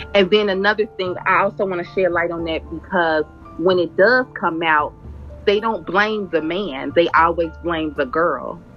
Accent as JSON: {"language": "English", "town": "Cincinnati", "region": "Ohio", "country": "United States", "said": "I'm from Cincinnati, Ohio. I'm a mother, I'm 34"}